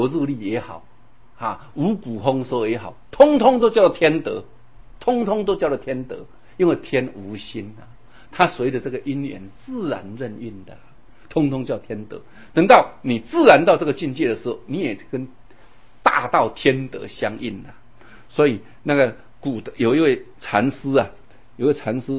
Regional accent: Taiwan; 再过20年、几十年，我们台湾人口又是3000多万

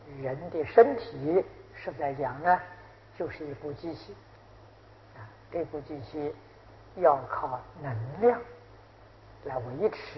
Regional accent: China

